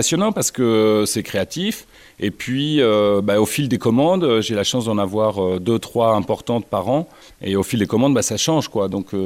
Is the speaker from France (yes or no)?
yes; Arradon, Brittany, France; born there; also born or lived in Vannes / Paris; moi, je suis né à Arradon. J'ai longtemps habité à Vannes. J'ai ensuite quitté ma région natale pour aller vivre et travailler à Paris. Et puis là, ça fait un an que je suis revenu à Vannes avec un grand plaisir.